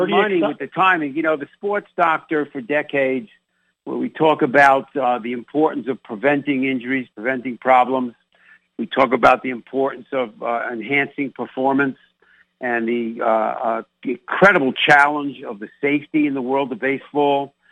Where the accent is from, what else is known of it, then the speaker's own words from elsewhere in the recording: Massapequa, New York, United States; my hometown, I played for the Massapequa Long Island